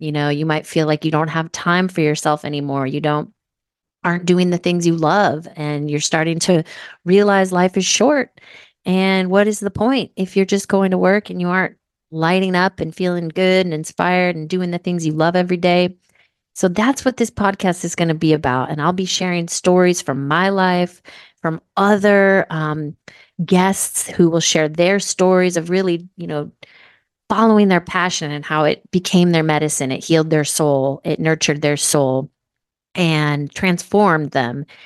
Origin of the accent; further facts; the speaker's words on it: Seattle, Washington, United States; I grew up in Seattle, and long before I was a nurse practitioner, I was really into alternative healing, holistic health.